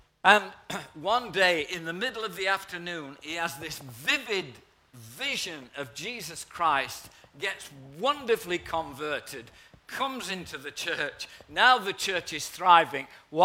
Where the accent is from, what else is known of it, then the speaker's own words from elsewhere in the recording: East Midlands, United Kingdom; accent: Nottinghamshire; When I got saved in a little church in the heart of Nottinghamshire, you can tell by my refined accent, in the heart of Nottinghamshire